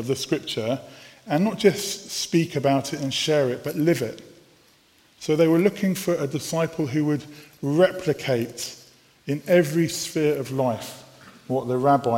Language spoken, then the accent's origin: English; London, United Kingdom; I don't speak English very well. That's because I'm from North London.